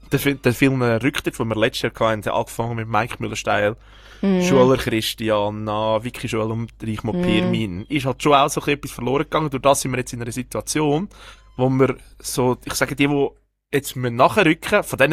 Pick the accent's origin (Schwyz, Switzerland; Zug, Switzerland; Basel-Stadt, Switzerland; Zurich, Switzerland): Schwyz, Switzerland; weil wir sind Innerschweizer, wir sind aus dem Kanton Schweiz.